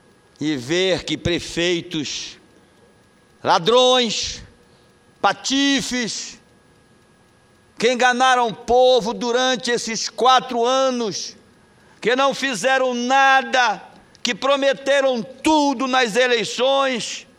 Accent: Pará, Brazil; prefeito de Salinópolis, de uma das cidades mais belas da minha terra

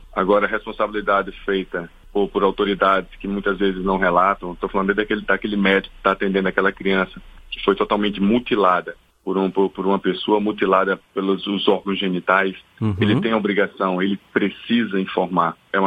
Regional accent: Natal, Rio Grande do Norte, Brazil; não só de Natal, a minha terra natal, o meu estado, mas de todo o país.

